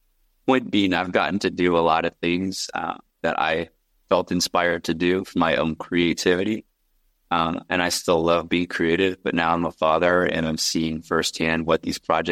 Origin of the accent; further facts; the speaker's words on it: Los Angeles, California, United States; I grew up in Los Angeles. I'm a rare LA native, as I put it. I went to high school in the San Fernando Valley.